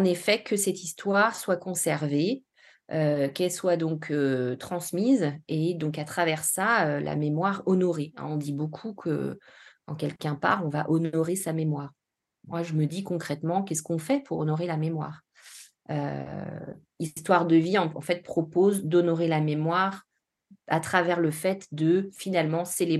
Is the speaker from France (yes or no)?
yes; Normandy, France; also born or lived in Brittany; je vis en Haute-Savoie depuis 6 ans, mais je ne suis pas originaire de Haute-Savoie. Je suis normande et j'ai vécu 20 ans en Bretagne parce que mariée avec un Breton.